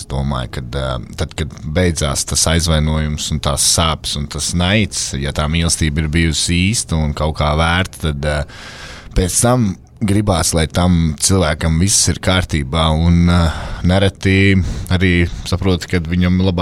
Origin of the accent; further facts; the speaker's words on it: Sabile, Kurzeme, Latvia; no Sabeles.